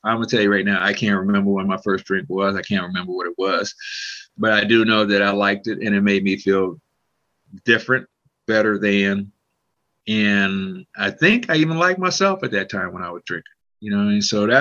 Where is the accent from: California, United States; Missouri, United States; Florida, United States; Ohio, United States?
Ohio, United States; Cleveland; now in Columbus, United States; I was born and raised in Cleveland. I lived in Cleveland all my life, except for the 3 years I was in the Army.